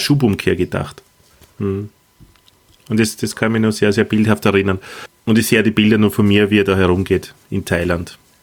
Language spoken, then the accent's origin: German; Austria; für uns als Österreicher